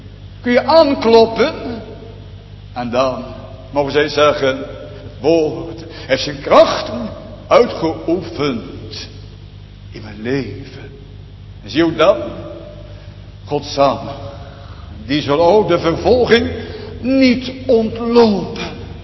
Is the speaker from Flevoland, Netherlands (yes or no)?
no; Rotterdam, South Holland, Netherlands; Ik kom zelf uit Rotterdam-Zuid.